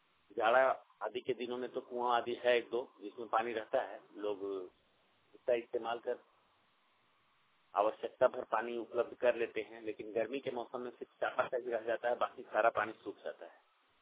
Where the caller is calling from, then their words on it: Rajnawar, Jharkhand, India; राजनवार, जिला गिरिडीह से।